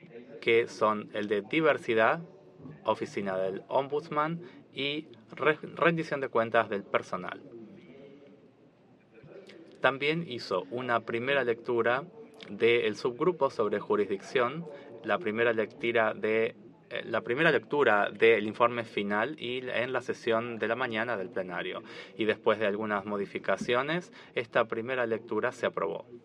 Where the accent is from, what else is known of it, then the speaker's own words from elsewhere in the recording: Kazakhstan; soy de Kazajstán y soy becaria, soy recién llegada.